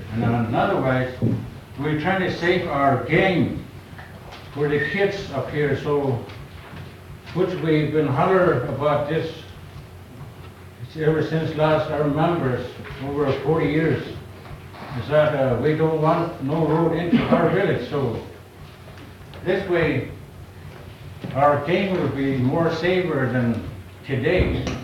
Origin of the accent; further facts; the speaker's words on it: Arizona, United States; And, I was born here in Arizona, born and raised here.